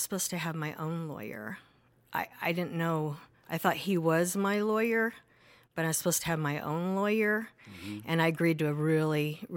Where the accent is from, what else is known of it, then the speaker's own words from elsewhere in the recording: Oregon, United States; I was in LA for 4 years. I'm from Oregon, want to get a little closer to home.